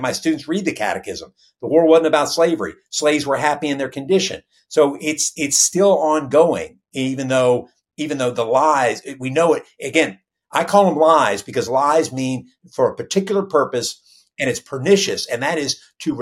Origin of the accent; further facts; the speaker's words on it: Virginia, United States; as a kid growing up in Virginia, those were curse words you could say out loud, carpetbagger and scalaway.